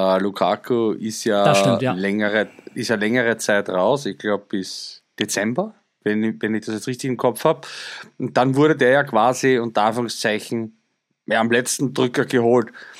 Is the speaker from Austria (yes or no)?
yes; Austria; Und ich als Österreicher habe natürlich Sturm Graz immer mitverfolgt, bin auch Sturm-Fan, was Österreich betrifft.